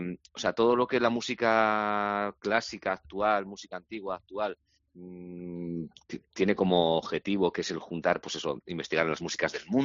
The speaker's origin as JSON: {"language": "Spanish", "town": "Bilbao", "region": "Basque Country", "country": "Spain", "said": "ir a Bilbao y tocarlo siendo bilbaíno, la verdad te voy a decir."}